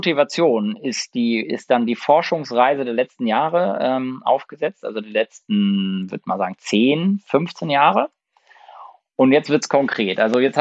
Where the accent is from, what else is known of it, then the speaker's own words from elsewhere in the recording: Lübeck, Schleswig-Holstein, Germany; Und ich bin in Lübeck geboren und im Umfeld von Lübeck aufgewachsen, in einem ganz, ganz kleinen Dorf. Und da gab es 5 Bauernhöfe und 60 Häuser.